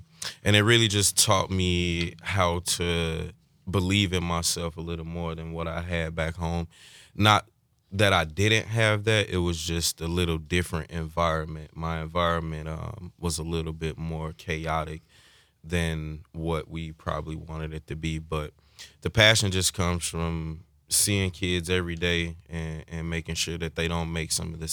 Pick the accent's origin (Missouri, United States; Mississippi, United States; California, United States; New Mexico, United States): Mississippi, United States; Jackson; But I'm from Jackson, Mississippi, and I'm one of 10 chi